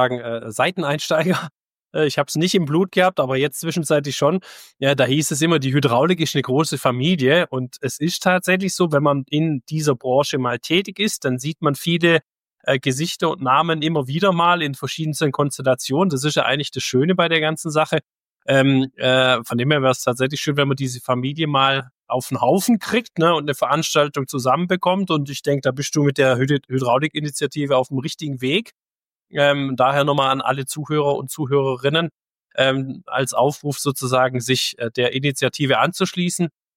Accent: Tuttlingen, Baden-Württemberg, Germany; ich komme ja hier aus Tuttling, der Hochburg der Medizintechnik.

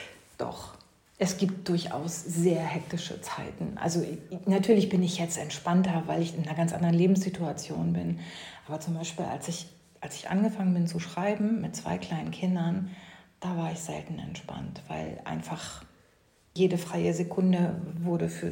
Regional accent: Northern Germany, Germany; Also wir sind beide Norddeutsche, was man, glaube ich, auch hört. Mhm. Und diese 10 Jahre am Bodensee, das ist eine lange Geschichte.

